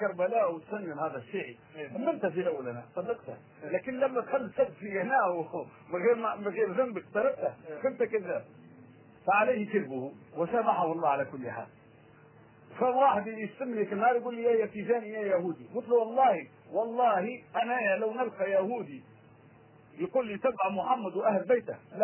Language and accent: Arabic; Tunisia; عندنا في تونس ضرب الشيوخ وبالخنازر وكل، ولا ما تعرفش؟